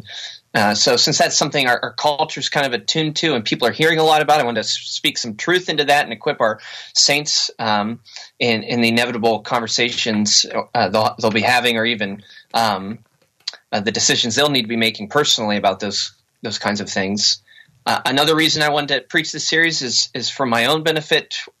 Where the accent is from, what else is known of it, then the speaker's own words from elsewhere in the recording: Pennsylvania, United States; now in Kalamazoo, United States; I'm not a Michigan native, but I grew up in Pennsylvania.